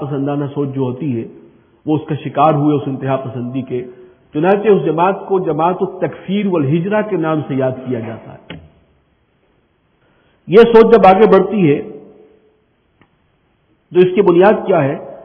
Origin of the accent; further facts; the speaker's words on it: Khyber Pakhtunkhwa, Pakistan; ہمارے یہاں وزیرستان میں یہ سوچ کہاں سے آئی، اب میں اس کی طرف جا رہا ہوں.